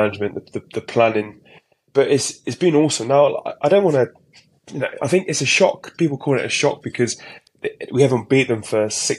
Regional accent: England, United Kingdom; born there; I was born in England, and you know, very much English/Cornish as well as Fijian.

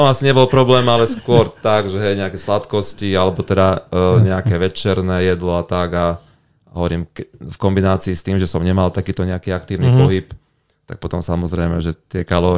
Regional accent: Banská Bystrica Region, Slovakia; Tak ale pochádzam z Hore Hronia, tak sa tam veľmi rád vraciam.

